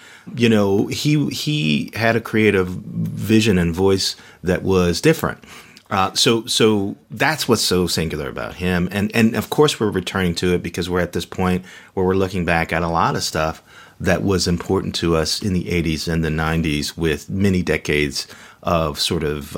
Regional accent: Gary, Indiana, United States; I grew up in Gary, Indiana. My grandmother lived about five blocks away from where … lived when they were in Gary.

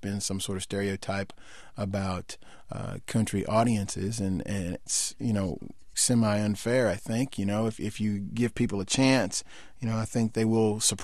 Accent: Fort Worth, Texas, United States; also born or lived in Dallas; Well, I spent my childhood in Fort Worth and then my teen years and high school years in Dallas, Texas.

